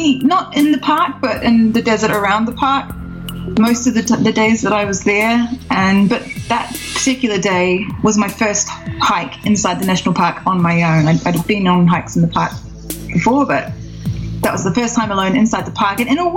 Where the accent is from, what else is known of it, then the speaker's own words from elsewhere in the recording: New Zealand; I mean, I'm from New Zealand, and the number of times you read in the paper in New Zealand that someone's gone hiking in the bush